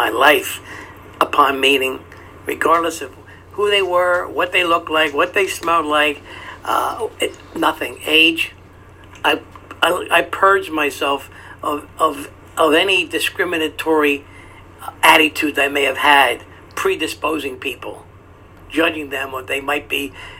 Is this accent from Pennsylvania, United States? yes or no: yes; Philadelphia, Pennsylvania, United States; I'm from West Philadelphia.